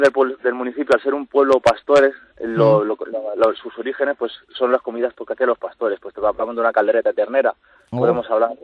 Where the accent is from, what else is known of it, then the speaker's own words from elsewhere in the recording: Gascones, Community of Madrid, Spain; Sí, yo soy de Gascones.